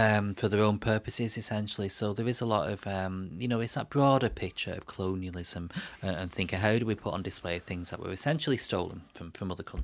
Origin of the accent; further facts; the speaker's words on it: England, United Kingdom; now in Ireland; as an English person